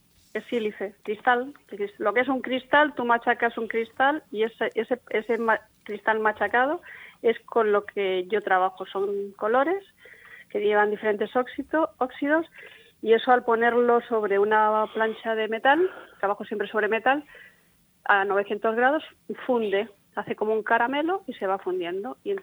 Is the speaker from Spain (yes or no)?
yes; Barcelona, Catalonia, Spain; Pues yo es que me crié en Barcelona